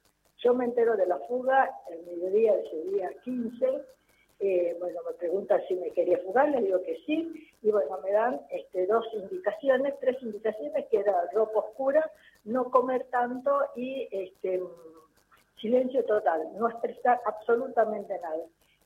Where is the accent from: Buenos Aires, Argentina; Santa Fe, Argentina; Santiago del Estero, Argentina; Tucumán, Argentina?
Tucumán, Argentina; Gastón Curtade, otro abogado de mi pueblo tucumano, que fue secuestrado y sigue siendo desaparecido.